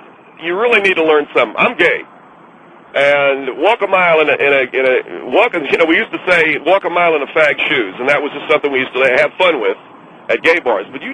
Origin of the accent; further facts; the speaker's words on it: Columbia, South Carolina, United States; moved away; By the way, I'm from the South.